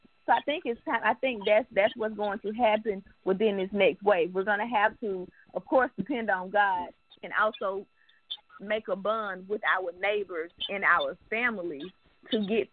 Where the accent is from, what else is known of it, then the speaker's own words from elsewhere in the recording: Pittsview, Alabama, United States; I know where I grew up in Pittsview, we were all close.